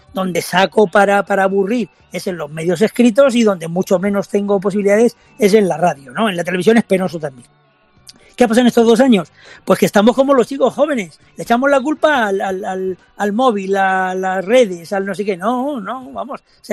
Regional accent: Community of Madrid, Spain; los leístas somos fundamentalmente los de Madrid y nuestra zona de influencia.

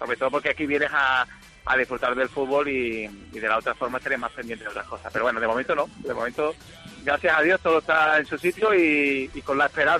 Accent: Alcalá de Guadaíra, Andalusia, Spain; yo soy de Alcalá de Guadaira, de un pueblo de al lado.

